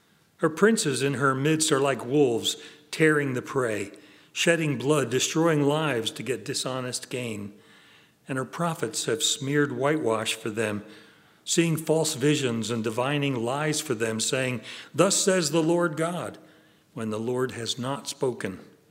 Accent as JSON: {"language": "English", "region": "New Jersey", "country": "United States", "tie": "born or raised there", "said": "You know, I grew up in New Jersey, South Jersey, and in South Jersey, they have a legend about the Jersey Devil."}